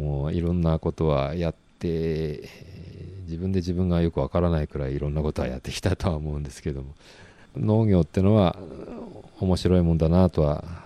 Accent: Sendai, Miyagi, Japan; moved away; 出身は宮城県の仙台市なんですよ。

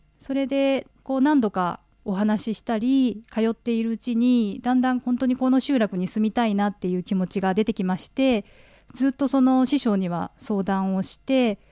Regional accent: Okayama, Japan; born there; やっぱり私は岡山の海の近くに生まれているので

